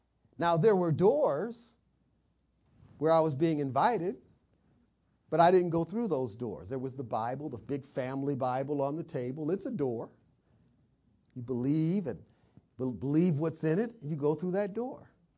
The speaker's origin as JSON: {"language": "English", "region": "Michigan", "country": "United States", "tie": "born or raised there", "said": "when I was growing up in Michigan, when I went off to school and I'm partying at Michigan State"}